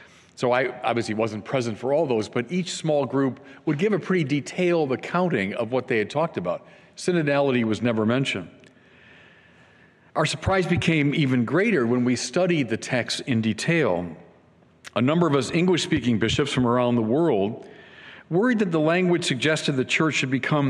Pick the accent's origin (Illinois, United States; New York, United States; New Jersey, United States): Illinois, United States; Chicago; Well, you know, I'm from Chicago, I know politics